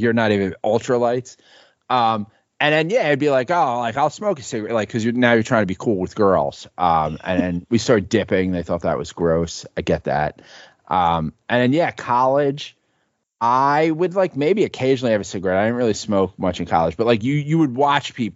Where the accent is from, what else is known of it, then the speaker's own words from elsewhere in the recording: Bronx, New York, United States; Yeah, there was a little bit like in high school because I grew up in the Bronx